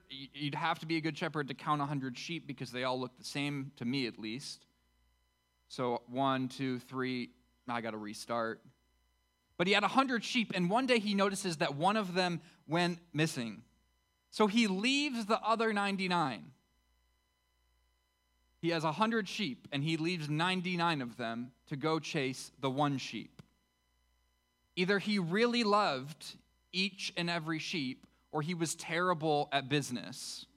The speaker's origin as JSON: {"language": "English", "town": "Jackson", "region": "Michigan", "country": "United States", "also_born_or_lived": "Fort Myers, Florida", "moved": "as an adult", "said": "When I was 18, I moved from Michigan, which is where I'm from, the greatest state in the union. It's not, actually. It's an objective fact, Heather. I moved from Jackson, Michigan, which is maybe the worst city in the greatest state in the union, to Fort Myers, Florida"}